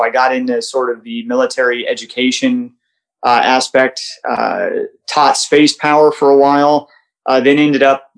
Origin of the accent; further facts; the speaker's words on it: Mojave, California, United States; pretty close to where I grew up in Mojave, California.